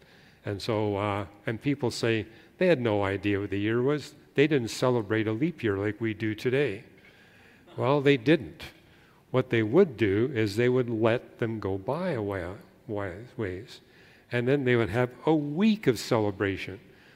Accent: Canada; And so, you know, I grew up in Canada, and in Canada, yeah, you can't see Canopus from Canada because that star is too far south.

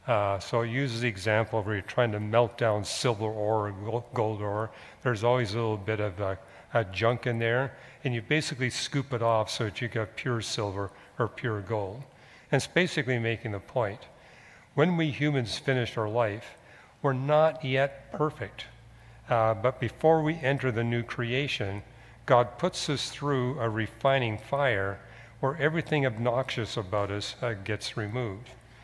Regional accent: British Columbia, Canada; when I was growing up in British Columbia

